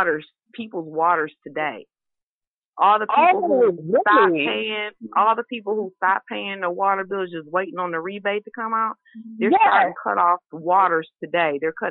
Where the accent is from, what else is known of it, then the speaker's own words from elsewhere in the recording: Flint, Michigan, United States; also born or lived in Lansing; I've been in Flint since 1971. Since I was about one, I was raised and born and raised in Lansing and came to Flint. I've been in Flint all my life.